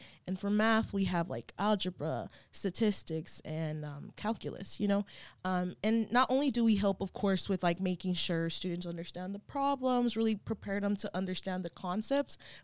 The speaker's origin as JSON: {"language": "English", "town": "Dallas", "region": "Texas", "country": "United States", "tie": "born or raised there", "lives_now": "Oklahoma City, United States", "said": "I'm actually from Dallas, Texas, born and raised, big fan of a lot of Dallas things."}